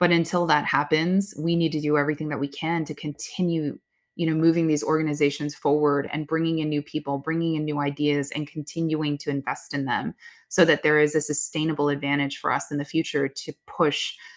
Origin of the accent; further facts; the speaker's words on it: Oakland, California, United States; my hometown, Oakland. I grew up in Chinatown, Oakland, because my grandparents lived there.